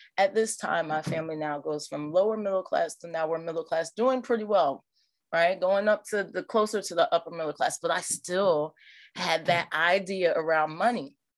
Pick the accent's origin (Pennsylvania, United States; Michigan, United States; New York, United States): Pennsylvania, United States; Norristown; You know, I grew up in Norristown, Pennsylvania, which is a small town right outside of Philadelphia, and grew up in the church.